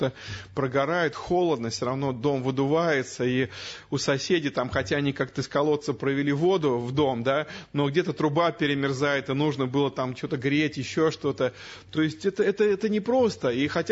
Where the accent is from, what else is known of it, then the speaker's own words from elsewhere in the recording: Moscow, Russia; мы, как москвичи, наверное, должны особенно благодарить Бога за эти милости